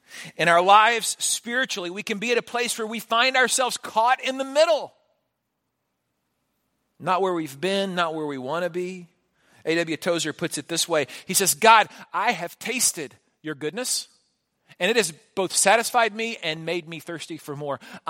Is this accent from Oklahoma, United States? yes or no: no; Houston, Texas, United States; I've been a lifelong fan of the Astros. I have. I grew up in Houston.